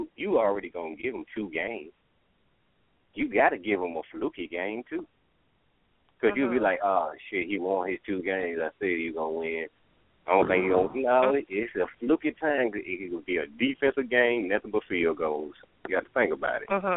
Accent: Atlanta, Georgia, United States; Okay, since I'm from Atlanta, I'm going to roll with the Falcons then.

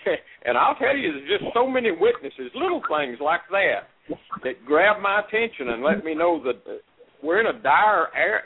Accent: United States; and of course I was born and live in America.

